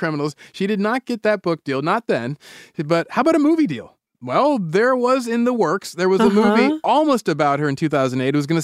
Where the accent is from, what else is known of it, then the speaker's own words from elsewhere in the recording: Hollywood, California, United States; I'm from Hollywood.